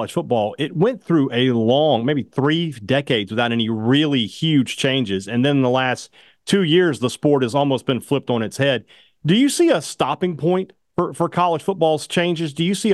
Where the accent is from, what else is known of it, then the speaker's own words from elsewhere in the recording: Vicksburg, Mississippi, United States; Visit Vicksburg, my hometown down there on the Mississippi River.